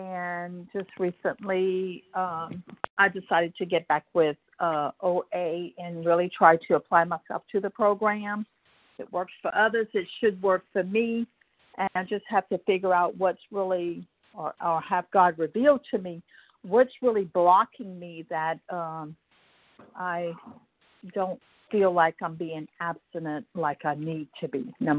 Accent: Louisiana, United States; I'm from Louisiana, and … I've been struggling by eating the right foods.

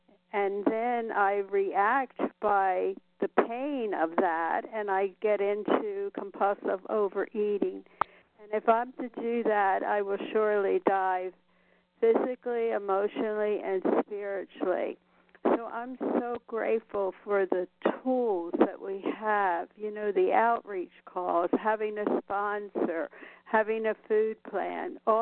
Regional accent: Nevada, United States; I'm from Nevada

